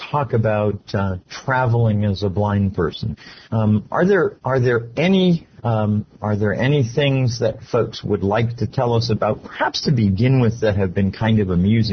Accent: Miami, Florida, United States; from Miami, Florida

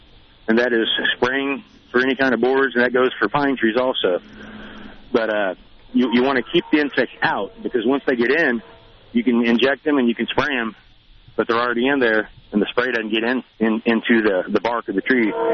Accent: Missouri, United States; Back from where I'm from, we have the exact same bugs. I'm from Missouri.

